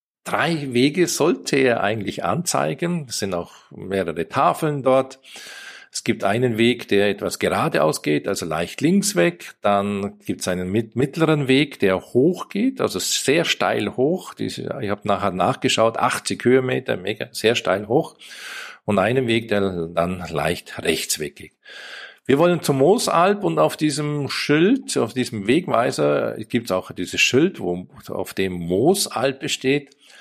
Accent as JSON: {"language": "German", "region": "Bavaria", "country": "Germany", "said": "Ich war im Allgäu, im September im Allgäu, in meiner Heimat"}